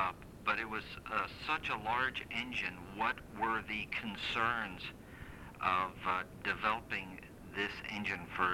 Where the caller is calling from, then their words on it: Texas, United States; I'm actually calling from Texas.